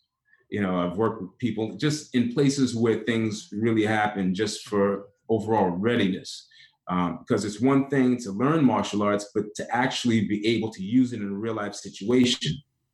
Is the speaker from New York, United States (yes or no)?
yes; Brooklyn, New York, United States; I grew up in Brooklyn, New York, first generation Caribbean, Afro-Caribbean family, came from, you know, my family is Trinidadian and St. Lucian.